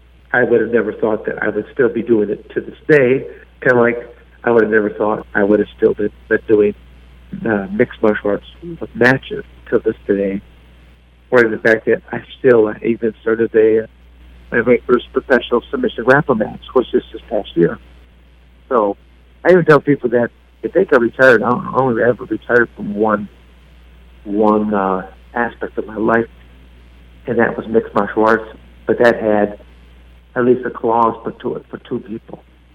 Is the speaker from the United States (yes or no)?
yes; Michigan, United States; also born or lived in Arizona; I bounce between Michigan and Arizona. I actually look upon them as my two homes. I was born and raised here in Michigan.